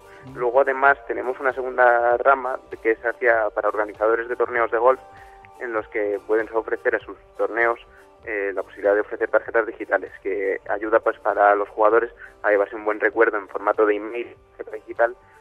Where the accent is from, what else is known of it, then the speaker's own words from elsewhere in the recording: Madrid, Community of Madrid, Spain; Nosotros somos de Madrid.